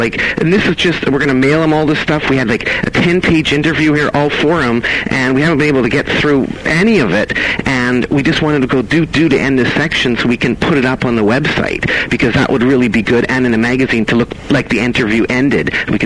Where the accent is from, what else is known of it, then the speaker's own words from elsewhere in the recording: Vancouver, British Columbia, Canada; I'm from Vancouver.